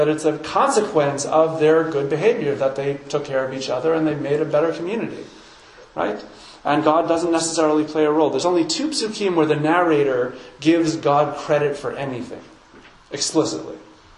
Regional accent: New York, United States; I'm such a New Yorker

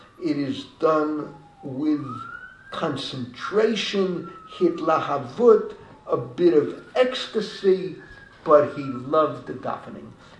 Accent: Bronx, New York, United States; moved away as an adult; now in Israel; I mean, growing up in the Bronx, Leil Kol Nidre, the shuls were packed Wednesday night.

